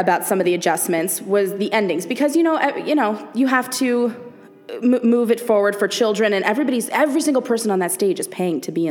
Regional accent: Thousand Oaks, California, United States; So I did, I grew up in Thousand Oaks, California, and I did Showboat Youth Theater

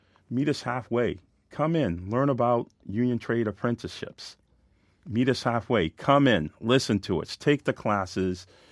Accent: Hillsborough, Maryland, United States; now in Boston, United States; I'm a kid from Hillsborough, Maryland that came to Boston during forced busing in 1975, and now I'm commissioner because the community helped raise me.

